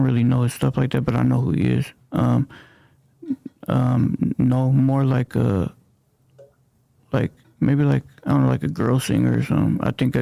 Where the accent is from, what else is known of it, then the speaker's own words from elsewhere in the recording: California, United States; I'm from Northern Cali.